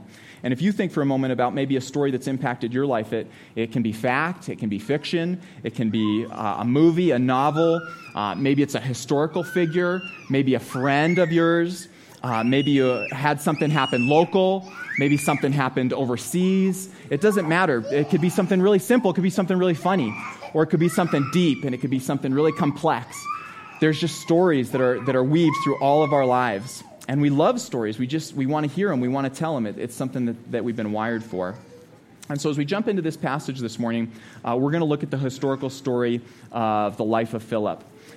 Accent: Eaton, Colorado, United States; I grew up in Eaton. So I've lived in Eaton for 18 years of my life. The first 18 years of my life was in Eaton.

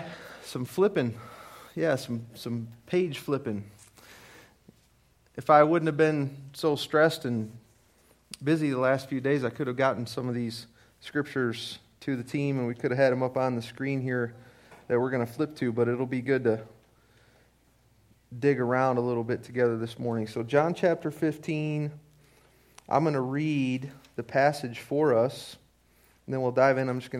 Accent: Michigan, United States; now in Colorado, United States; We moved here from Michigan about nine or ten years ago. My wife and I moved here, and so we've had two of our kids been born in Colorado

